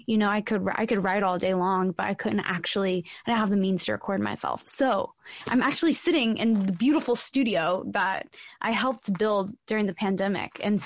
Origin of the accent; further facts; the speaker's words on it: Nashville, Tennessee, United States; growing up in Music City, the just this huge mosaic of so many different genres and so many different styles and sounds.